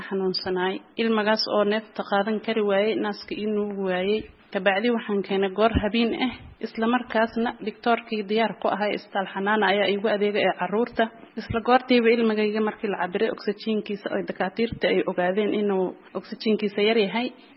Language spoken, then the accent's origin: Somali; Galmudug, Somalia; deegaanka baxsan ayaan ka imid magaalada